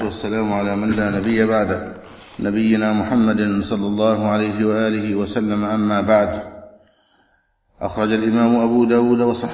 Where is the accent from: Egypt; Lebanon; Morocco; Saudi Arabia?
Egypt; لقد شهدت بلدنا مصر